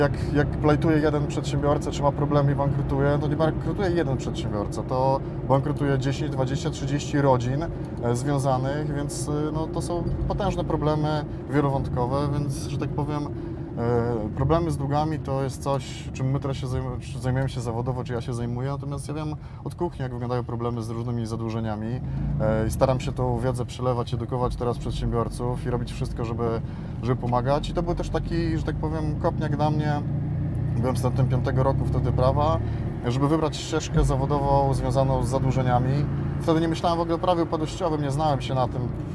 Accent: Lublin Voivodeship, Poland; Z Lubelszczyzny pochodzę, tak.

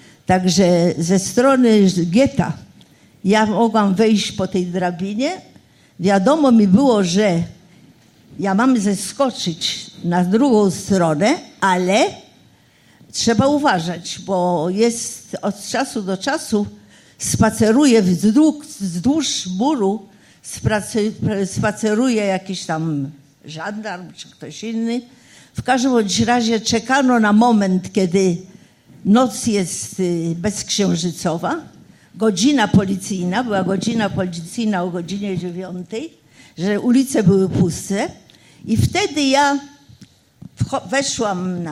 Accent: Warsaw, Masovian Voivodeship, Poland; Ja jestem warszawianką, urodziłam się w Warszawie.

